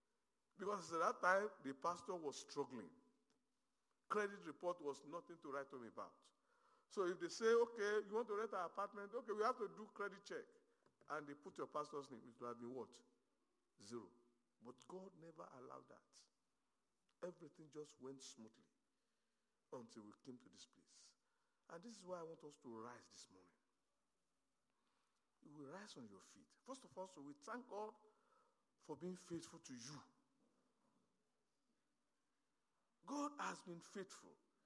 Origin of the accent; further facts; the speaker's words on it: Nigeria; now in Harvey, United States; I said, well, I'm an American. I live in Harvey. He said, okay, yes, I understand that. He said, but where are you from originally? I said, I'm from Nigeria.